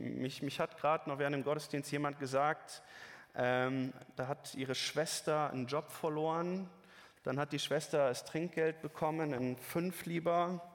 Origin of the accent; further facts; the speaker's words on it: North Rhine-Westphalia, Germany; wie ein kleines Städtchen in Nordrhein-Westfalen, dort, wo ich aufgewachsen bin, in der Region